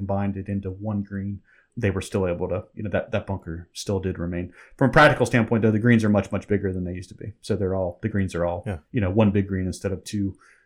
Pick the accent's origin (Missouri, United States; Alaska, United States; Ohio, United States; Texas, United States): Ohio, United States; Cincinnati; I grew up in Cincinnati